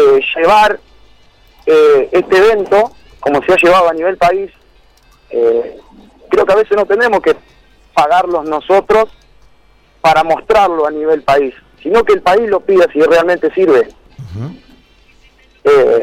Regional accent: San Genaro, Santa Fe, Argentina; yo soy de San Genaro.

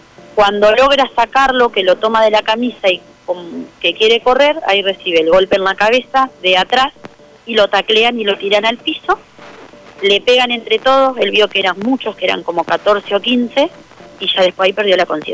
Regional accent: Santo Tomé, Argentina; yo soy de Santo Tomé

